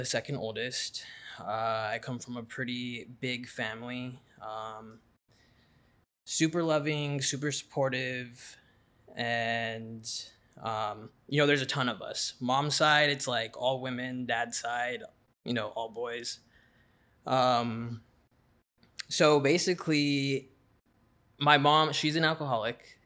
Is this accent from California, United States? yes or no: no; Taos, New Mexico, United States; I'm from New Mexico, northern New Mexico, a little town in... called Taos.